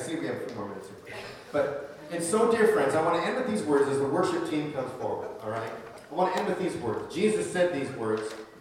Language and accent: English; Michigan, United States; I said, "Well, why don't you guess? I'm from Michigan."